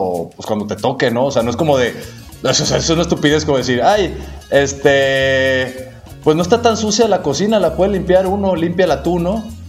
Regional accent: Mexico; te quedas con lo primero que dices, como todo mexicano, ¿no?

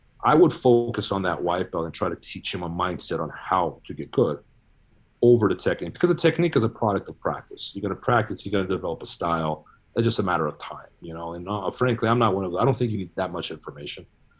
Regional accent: Brazil; English is a second language; moved away as an adult; Well, I'm half Brazilian. My mom's Brazilian. I was raised in Brazil. I went to school there, elementary, high school, and college, all in Brazil. I was never educated in English language. I learned how to read and write when I moved here as an adult.

